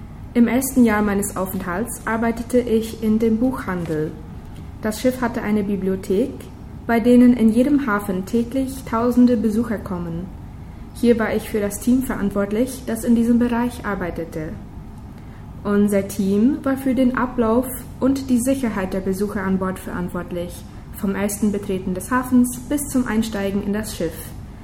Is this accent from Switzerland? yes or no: no; Buena Vista, Boquerón, Paraguay; also born or lived in Sommerfeld; Ich komme aus Buena Vista in der Kolonie Menno. Ich wurde in Sommerfeld geboren und bin jetzt 22 Jahre alt.